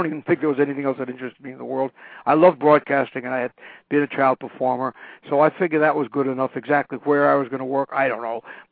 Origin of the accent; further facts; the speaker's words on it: Brooklyn, New York, United States; I'm from Brooklyn. We don't have angels.